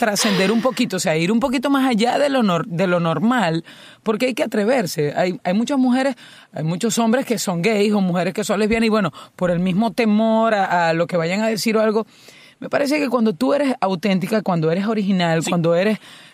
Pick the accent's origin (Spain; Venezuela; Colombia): Venezuela; en mi país Venezuela también